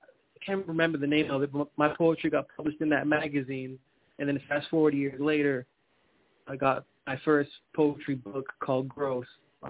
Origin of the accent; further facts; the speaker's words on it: Boston, Massachusetts, United States; Boston, Massachusetts, heart of Boston.